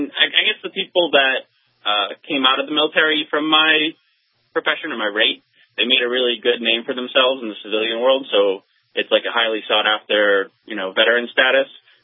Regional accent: New Hampshire, United States; I'm originally from New Hampshire. I graduated out of Nashua High, and I ended up getting stationed in San Diego

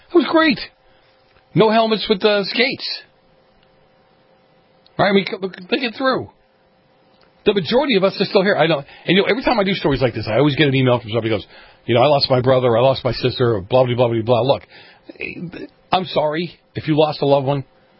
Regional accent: Boston, Massachusetts, United States; In the summertime, I grew up in Boston, this is so true. We turned a fire hydrant on, remember that?

